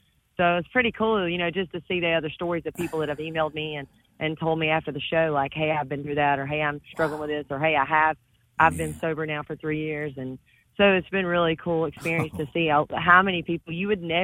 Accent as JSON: {"language": "English", "town": "Elberton", "region": "Georgia", "country": "United States", "tie": "born or raised there", "said": "And we got to go back to my hometown in Elberton and shoot it the church I grew up in."}